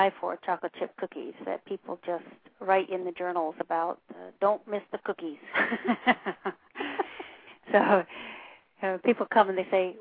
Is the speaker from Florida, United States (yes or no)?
yes; Florida, United States; You know, we're from the South Florida, and so to here it seems so much cooler.